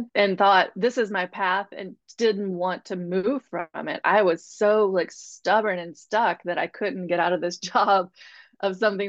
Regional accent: Tennessee, United States; So I grew up in East Tennessee.

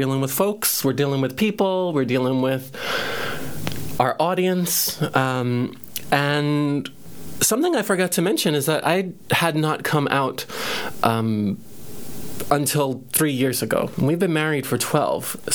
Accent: Brooklyn, New York, United States; But I'm from Brooklyn. I come from a working class family of Irish mom and a Puerto Rican dad

